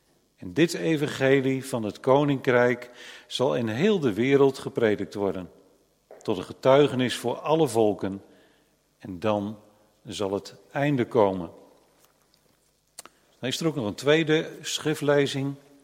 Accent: Nunspeet, Gelderland, Netherlands; also born or lived in Burgum, Netherlands; We komen uit Nunspeet.

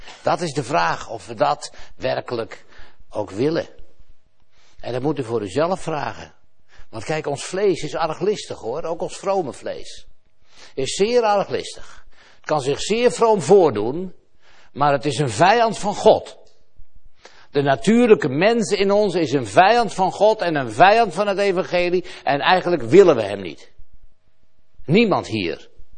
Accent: Netherlands; En dan zaten die mannen er allemaal aan de tafel en ik zat daartussen als Nederlander.

